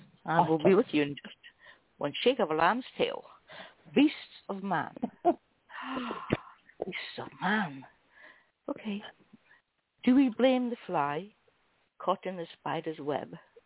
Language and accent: English; Scotland, United Kingdom; Well, I can say what I like because I'm Scottish.